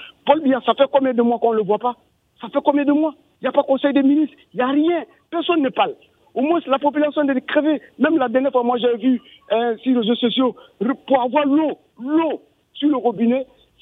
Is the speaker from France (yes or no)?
no; Côte d’Ivoire; je suis un Ivoirien